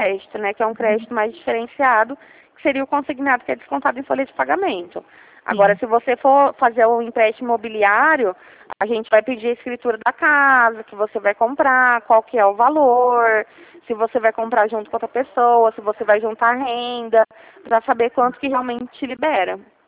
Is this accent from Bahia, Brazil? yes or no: no; Ribeirão Preto, São Paulo, Brazil; Isso mesmo. Eu sou daqui de Ribeirão Preto, tá?